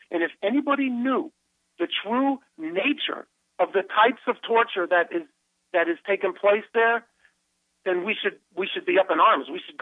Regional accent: United States; But as an American, all I can say is

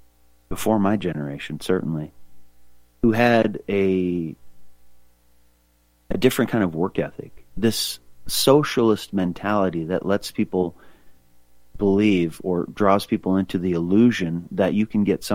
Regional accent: Libby, Montana, United States; also born or lived in Spokane, Washington; So I grew up, I was born in Libby, Montana. Grew up in that area back and forth, mainly between there and Spokane, Washington.

